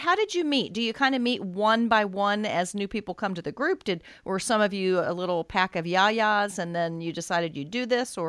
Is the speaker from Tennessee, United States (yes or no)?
yes; Nashville, Tennessee, United States; Now I've got to ask you what high school you went to, because I grew up in Nashville as well.